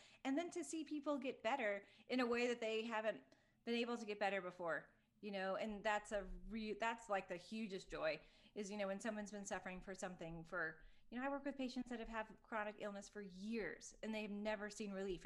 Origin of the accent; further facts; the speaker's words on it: Atlanta, Georgia, United States; And I grew up in Atlanta.